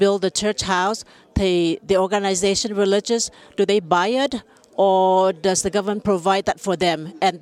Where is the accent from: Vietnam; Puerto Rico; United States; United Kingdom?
Vietnam; Thank you for the presenter here. I'm from Vietnam.